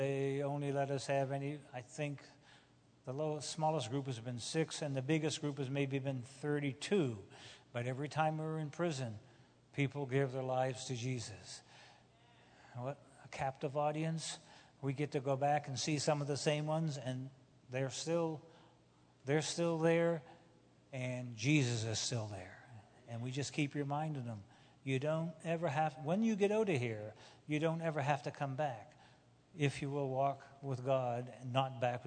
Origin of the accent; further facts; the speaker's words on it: Canada; America is not perfect, but it is a step ahead of, and I come from Canada, but America is a step ahead.